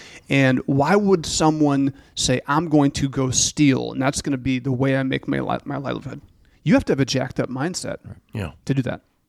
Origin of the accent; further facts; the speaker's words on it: Michigan, United States; I was raised in the Saginaw Bay of Michigan